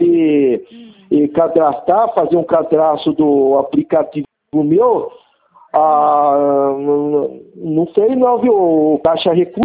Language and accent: Portuguese; Araras, São Paulo, Brazil; Eu sou daqui de Arara, São Paulo.